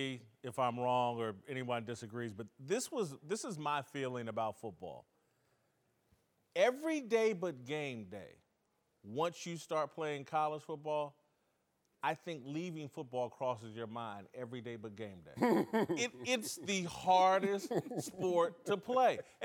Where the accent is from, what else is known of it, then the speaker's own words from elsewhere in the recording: Indianapolis, Indiana, United States; I'm a Colts. I'm from Indianapolis.